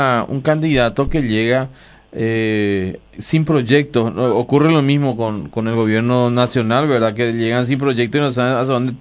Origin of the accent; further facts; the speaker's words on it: Lambaré, Central, Paraguay; Realmente Lambaré, yo soy de Lambaré también